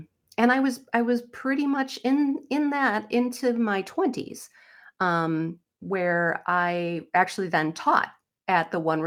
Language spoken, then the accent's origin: English; Tomah, Wisconsin, United States; also born or lived in Sparta; A little central-ish Wisconsin. Okay. I grew up in the Toma, Sparta area.